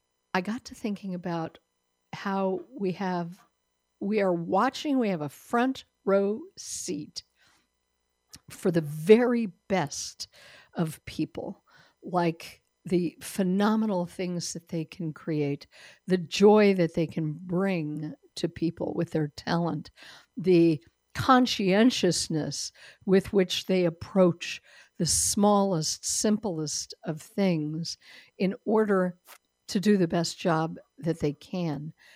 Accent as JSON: {"language": "English", "town": "Denver", "region": "Colorado", "country": "United States", "tie": "born or raised there", "said": "and I got to do that in my hometown of Denver many moons ago."}